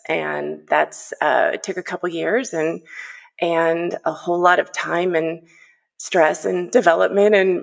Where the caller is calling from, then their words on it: Los Angeles, California, United States; I'm calling from Los Angeles.